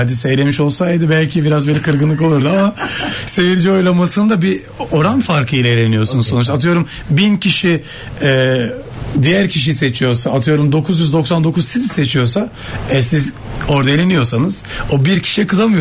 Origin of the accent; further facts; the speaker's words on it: Rotterdam, South Holland, Netherlands; also born or lived in Istanbul, Turkey; Tabii orada doğdum büyüdüm. Sonra bir 8 yıl İstanbul'da yaşadım. Böyle 18-19 yaşına falan geldim.